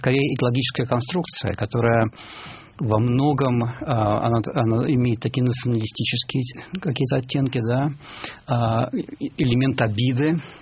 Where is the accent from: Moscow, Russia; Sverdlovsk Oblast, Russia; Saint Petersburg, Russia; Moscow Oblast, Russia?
Saint Petersburg, Russia; now in Berkeley, United States; я вырос в Ленинграде, и до сих пор в Петербурге провожу 1-3 года каждый год. Я живу на, как бы, на два дома между Беркли и Петербургом.